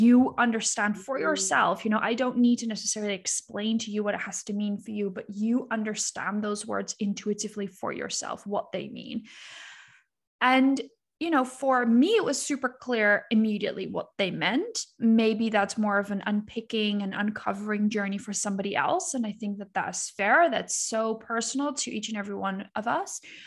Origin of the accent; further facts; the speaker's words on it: Netherlands; English is a second language; I'm from the Netherlands, we're Calvinists